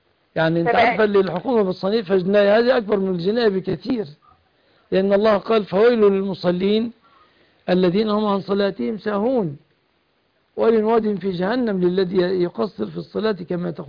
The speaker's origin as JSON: {"language": "Arabic", "country": "Egypt", "said": "بلادنا مصر"}